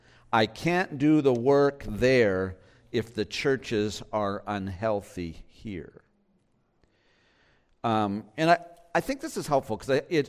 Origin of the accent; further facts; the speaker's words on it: Ontario, Canada; Right across from Cleveland, Ohio is where I grew up on the Canadian side. I grew up just south of Detroit, Michigan. Very Americanized where I'm from.